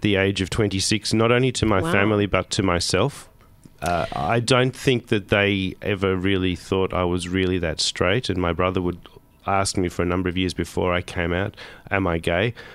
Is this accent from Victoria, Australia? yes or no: yes; Melbourne, Victoria, Australia; I was born into a family, you know, with a very strong Jewish identity, and you know, I grew up in Melbourne, and Melbourne has a relatively strong, close-knit Jewish community